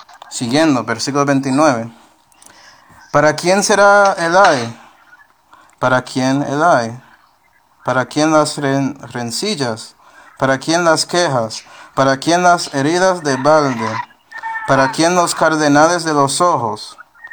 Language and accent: Spanish; Buffalo, New York, United States; soy de Búfalo, entonces estamos cerca, hay un coste del río Niágara